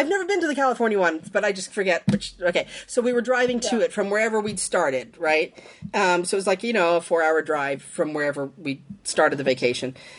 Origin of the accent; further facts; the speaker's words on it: Canada; And I'm Canadian, so I didn't know.